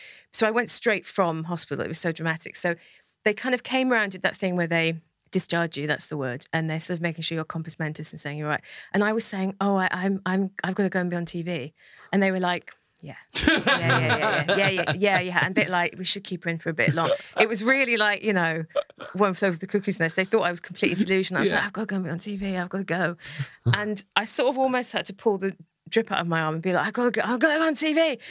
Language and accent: English; Wales, United Kingdom; Because I grew up in South Wales. I know I don't have an accent anymore.